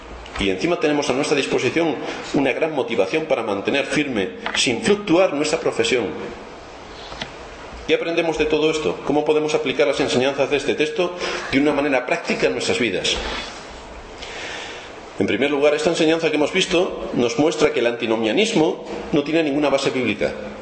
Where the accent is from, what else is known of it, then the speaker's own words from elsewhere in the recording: Spain; Es el rey de todos nosotros que vivimos en España y somos españoles.